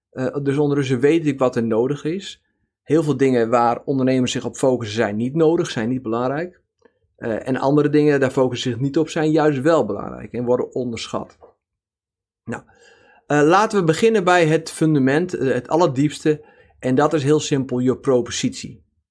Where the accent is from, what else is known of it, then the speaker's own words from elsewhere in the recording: North Holland, Netherlands; Ik ben opgegroeid in de Zaanstreek.